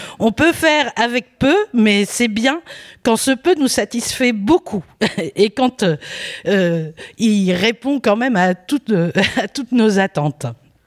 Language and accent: French; Lille, Hauts-de-France, France; En plus, je suis de Lille